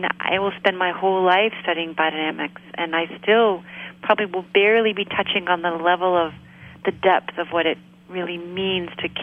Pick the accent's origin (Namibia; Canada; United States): United States; Maine; I grew up here in Maine. I grew up in a really rural area.